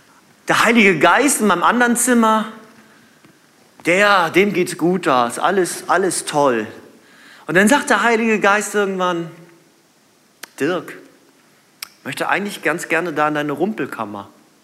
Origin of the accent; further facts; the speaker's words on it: Northern Germany, Germany; Und für uns als Norddeutsche, wir haben das ja immer so, ne?